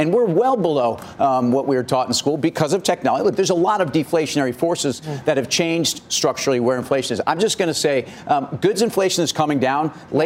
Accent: United States; which I welcome as an American, for society

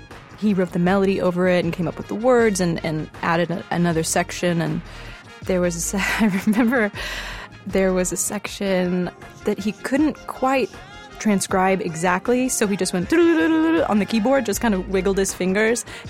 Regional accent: Dallas, Texas, United States; I grew up in Dallas, Texas.

